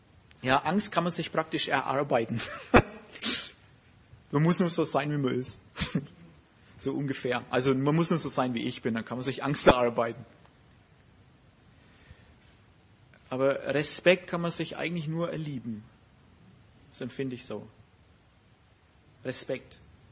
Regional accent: Germany; So sind wir Deutsche, wir sind halt ein bisschen so.

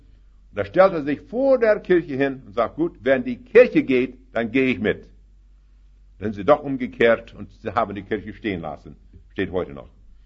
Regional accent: Canada; German is a second language; Da ich komme aus Kanada

